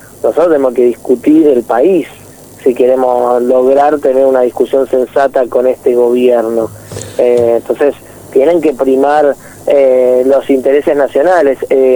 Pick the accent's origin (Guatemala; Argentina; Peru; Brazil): Argentina; San Martín, Buenos Aires Province; Yo soy de San Martín